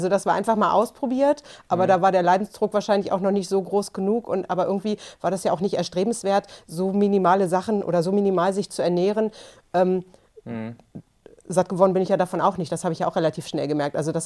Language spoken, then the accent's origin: German; Lower Saxony, Germany; bin 42 Jahre alt und komme aus der Region Hannover.